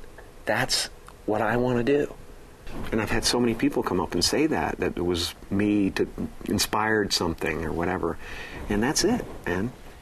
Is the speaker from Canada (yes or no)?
yes; Canada; who grew up in the same town that I grew up in Canada